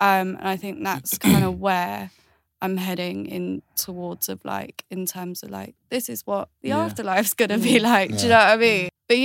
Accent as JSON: {"language": "English", "town": "Galway", "region": "Connacht", "country": "Ireland", "tie": "born there", "said": "I was born in Ireland, which is Galway."}